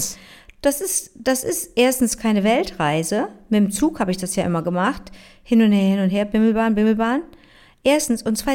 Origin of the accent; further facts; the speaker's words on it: Montreal, Quebec, Canada; Meine Heimatstadt.